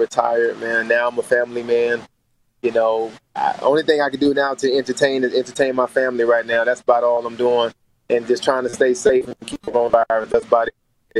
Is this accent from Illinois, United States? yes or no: no; Miami, Florida, United States; now in Fort Lauderdale, United States; I'm in Miami, Florida. I grew up in Miami. I'm from Miami Gardens, but I stay in Fort Lauderdale now, but I'm from Miami, Florida.